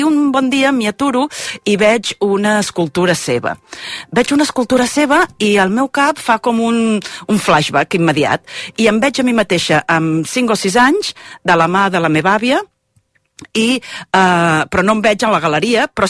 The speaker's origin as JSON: {"language": "Catalan", "town": "Malgrat de Mar", "region": "Catalonia", "country": "Spain", "said": "Jo també sóc de Malgrat de Mar."}